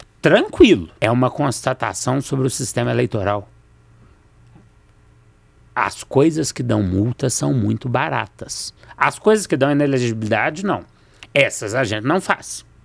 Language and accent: Portuguese; Minas Gerais, Brazil; Estamos aqui em Minas Gerais. Eu sou mineiro.